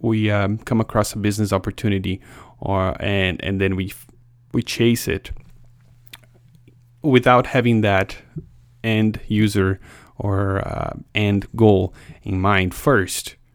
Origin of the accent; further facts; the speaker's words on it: Brazil; English is a second language; I'm going to Brazil next week, which happens to be my home country, by the way. So if you wonder where my accent is from, that's what it is.